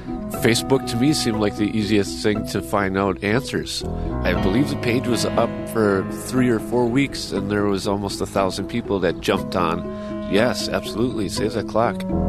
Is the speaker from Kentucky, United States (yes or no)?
no; Kewaunee, Wisconsin, United States; I grew up in Kewaunee, and I remember very well seeing the clock across the street from that gas station and always hearing it ring at night and the car ferry coming into town.